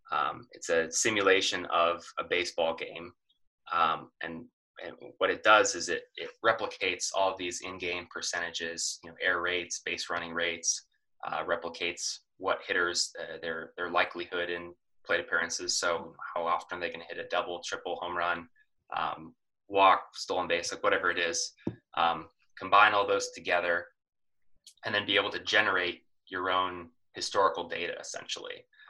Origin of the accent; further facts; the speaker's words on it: Seattle, Washington, United States; And so I grew up in Seattle, huge Mariners fan.